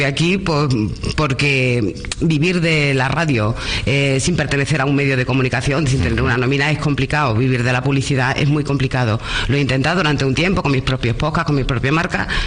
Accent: Almendralejo, Extremadura, Spain; Almendralejo tiene lo suyo. Somos cordiales y noveleros también, pero bueno, somos gente divertida. Y a mí de mi pueblo me gusta porque es un pueblo donde se puede vivir bien. Es un pueblo grande, una ciudad pequeña. Y de hecho yo tengo 52 años y siempre he vivido aquí.

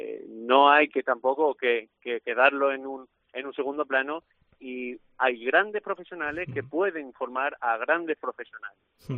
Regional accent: Campanario, Extremadura, Spain; Yo soy natural de Campanario y aquí crecí, en Extremadura.

